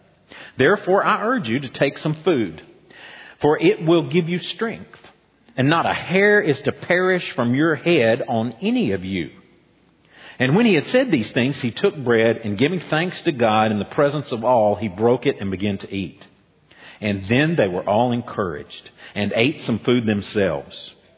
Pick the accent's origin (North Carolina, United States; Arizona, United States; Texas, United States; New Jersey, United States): North Carolina, United States; Boone; I was born in Boone, raised in the mountains. I have mountain legs, not sea legs.